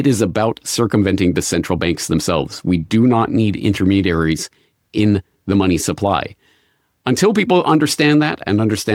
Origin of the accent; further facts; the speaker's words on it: Canada; I'm Canadian